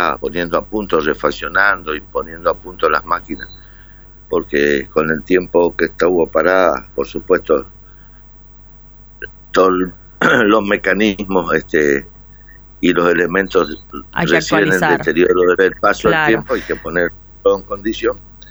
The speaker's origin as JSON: {"language": "Spanish", "region": "Corrientes", "country": "Argentina", "said": "nosotros somos correntinos"}